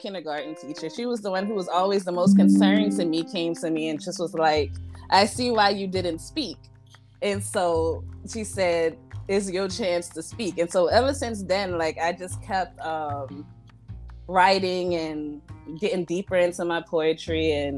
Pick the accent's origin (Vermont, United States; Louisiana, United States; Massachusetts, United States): Louisiana, United States; New Orleans; So I'm from New Orleans, born and raised in New Orleans.